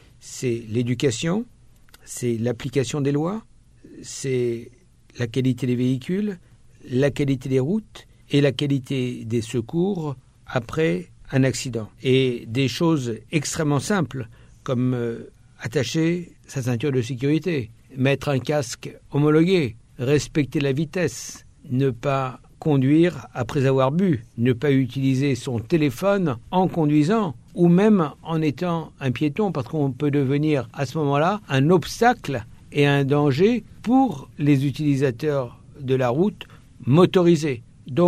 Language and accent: French; France